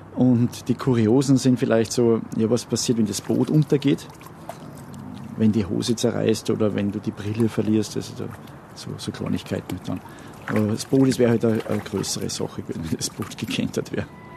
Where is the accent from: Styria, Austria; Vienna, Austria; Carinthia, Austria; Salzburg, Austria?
Styria, Austria; Grundlsee; Also schwimmen, ich bin ja am Grundlsee aufgewachsen, da lernst du es dir halt selber.